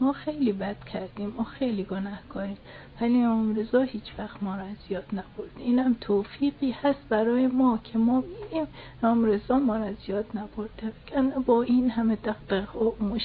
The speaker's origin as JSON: {"language": "Persian", "town": "Mashhad", "region": "Razavi Khorasan", "country": "Iran", "tie": "born or raised there", "said": "حالا اینو دارم از ته دل میگم، متولد مشهد هستم"}